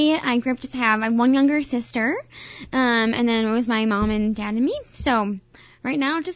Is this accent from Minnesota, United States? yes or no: yes; Elk River, Minnesota, United States; Yes, I'm actually from Minnesota. I grew up northwest of the Twin Cities in a smaller town, kind of right out of the suburbs called Elk River, Minnesota.